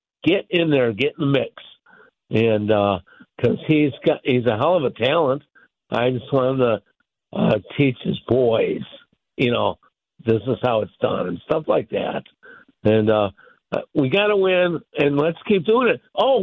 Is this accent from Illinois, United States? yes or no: yes; Algonquin, Illinois, United States; Algonquin.